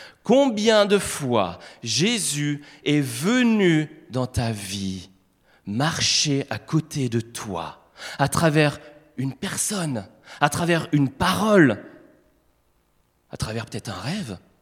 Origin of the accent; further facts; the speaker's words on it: Grand Est, France; on était beaucoup de Grenoble, il y avait quelques-uns de Belgique, moi j'étais d'Alsace.